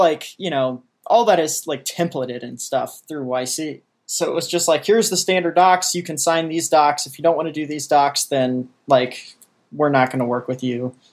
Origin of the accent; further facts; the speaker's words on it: Columbia, Missouri, United States; We're from Columbia, Missouri.